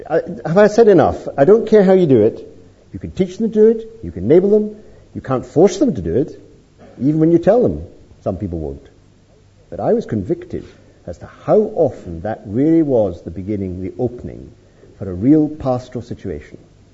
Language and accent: English; Scotland, United Kingdom; I'm a Scot, come on.